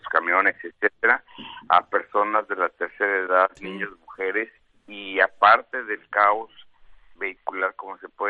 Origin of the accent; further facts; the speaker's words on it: Mexico; que siempre ha sido uno de los que más respetamos como mexicanos